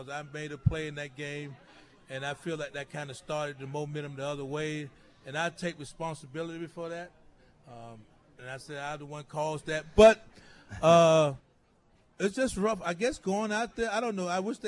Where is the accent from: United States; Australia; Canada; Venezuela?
United States; Illinois; And I tell them I'm from Illinois.